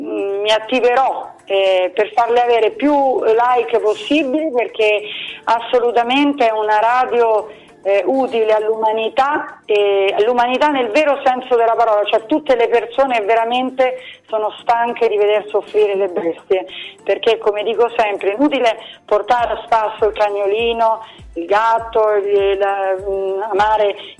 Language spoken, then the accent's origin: Italian; Trieste, Friuli-Venezia Giulia, Italy; now in Rome, Italy; Sono originaria di Trieste, ma vivo tra Roma e Milano.